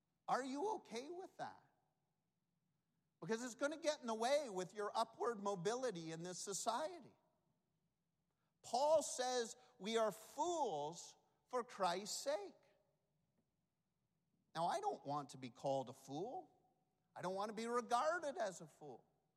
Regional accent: Canada; I come from Canada, you know this, and as a Canadian, I pay less taxes than your average person.

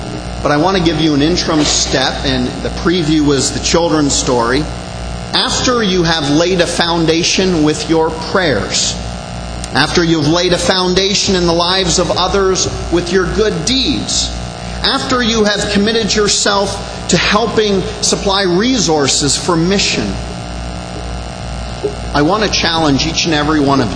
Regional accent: Canada; we're cheap Scottish Canadians, so we had this dinner for two coupon, so we had to go.

